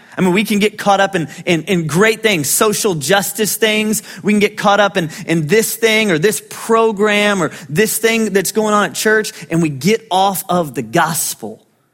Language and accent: English; Bryan College Station, Texas, United States; To return to my hometown of Bryan College Station and to declare what God's done for me. And listen, that's kind of crazy because like I'm going back home.